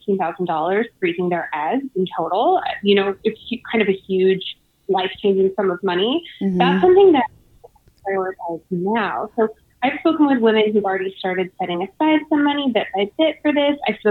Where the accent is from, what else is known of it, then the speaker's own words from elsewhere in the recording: Savannah, Georgia, United States; And I'm actually, I grew up in Georgia. I grew up in Savannah.